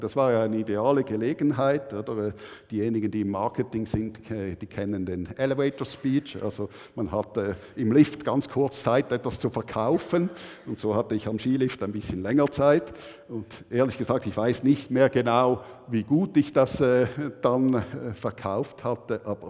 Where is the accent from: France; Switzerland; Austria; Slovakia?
Switzerland; Thurgau; Ich bin ja als Pfarrersohn im Thurgau aufgewachsen